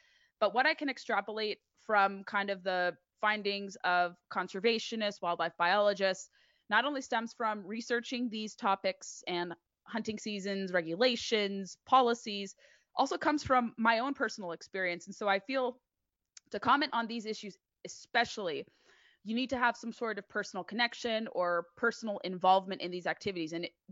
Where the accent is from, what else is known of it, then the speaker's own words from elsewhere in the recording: California, United States; I grew up in Southern California, largely fishing.